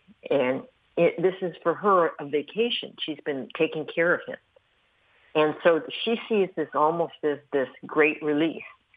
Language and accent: English; New York, United States; now in Florida, United States; You know, I'm from New York. I moved down here.